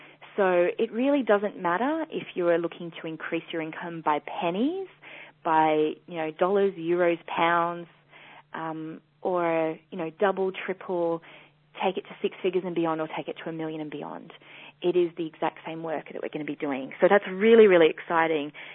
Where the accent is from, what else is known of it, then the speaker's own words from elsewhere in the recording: Australia; you might know that I'm Australian, or my accent might come as a complete shock to you